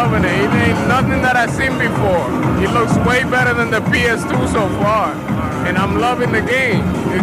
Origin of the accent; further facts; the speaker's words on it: Bronx, New York, United States; I'm from here, from the Bronx.